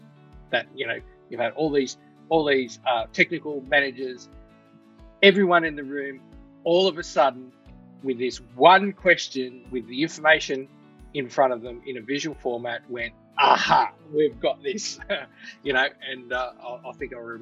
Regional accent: Australia; We're Australian, right? We're Australian.

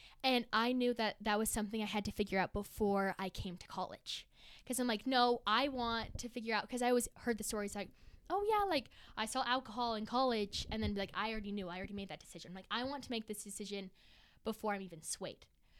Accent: Highland, Utah, United States; we grew up in Highland, very, like, LDS prominent. And so, and, like, our parents that grew up LDS.

